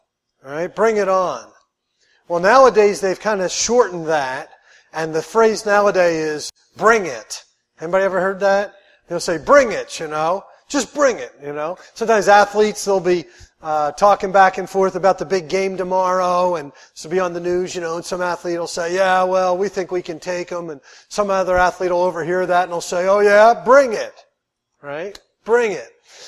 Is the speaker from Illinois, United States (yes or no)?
no; Philadelphia, Pennsylvania, United States; When I was a kid, I grew up in Philadelphia, kind of a tough area.